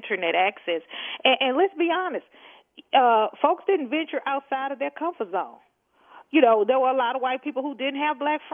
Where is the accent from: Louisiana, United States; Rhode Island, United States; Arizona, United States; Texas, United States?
Texas, United States; You know, I'm from Texas, so I enjoy warm weather.